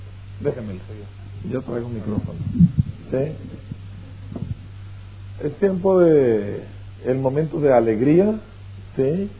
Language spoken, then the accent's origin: Spanish; Parral, Chihuahua, Mexico; del norte de México, yo vengo de Chihuahua. Chihuahua es donde fabricamos esos perritos pequeños. Vengo de una pequeña ciudad, aproximadamente 100,000 habitantes, que se llama Parral. Fue fundada por vascos, así que somos gente peligrosa.